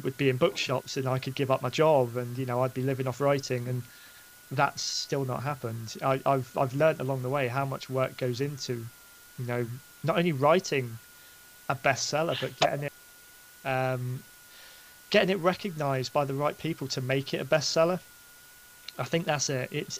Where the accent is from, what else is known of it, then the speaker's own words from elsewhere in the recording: Basingstoke, South East England, United Kingdom; moved away as an adult; also born or lived in Stoke-on-Trent; now in Newton Abbot, United Kingdom; I'm actually from Basingstoke, which is about 150 miles east of where I live now. But I was born there. I went I moved when I was 18. I moved further up north to a place called Stoke-on-Trent.